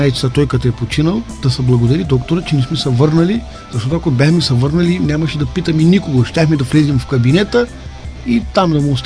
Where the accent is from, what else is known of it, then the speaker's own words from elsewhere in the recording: Ignatievo, Varna Province, Bulgaria; От Игнатиево сме, да. От хубавите хора.